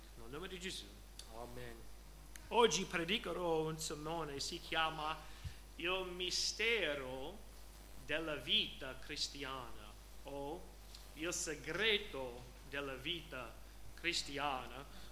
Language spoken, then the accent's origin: Italian; Washington, United States; Italian is a second language; now in Italy; sono cresciuto a Washington State, so, la parte troppo ovest negli Stati Uniti.